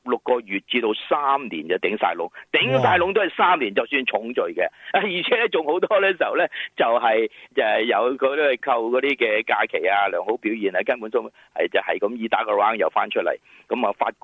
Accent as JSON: {"language": "Cantonese", "region": "California", "country": "United States", "said": "但系其实我哋加州人咧，真系咧喊得一句句嘅"}